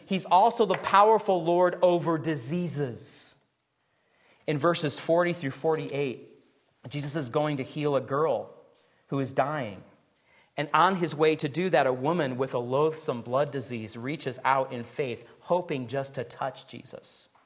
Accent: Midwest, United States; I have vivid memories of growing up in the Midwest, huddled with the rest of my family underneath a table in the basement because of a tornado warning.

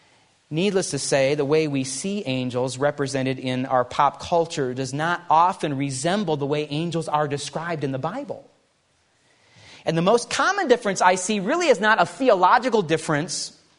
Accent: Midwest, United States; Growing up in the Midwest, I would get out of bed every Christmas morning

